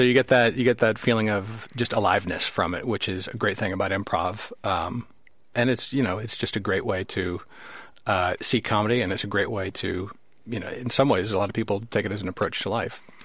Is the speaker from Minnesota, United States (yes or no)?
no; California, United States; moved away as an adult; now in Amsterdam, Netherlands; I was a huge fan of Monty Python and Robin Williams and growing up in the Bay Area, of course.